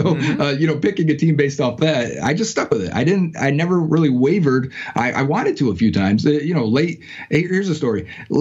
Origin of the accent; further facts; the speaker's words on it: Tampa, Florida, United States; born there; I was born in Tampa Bay.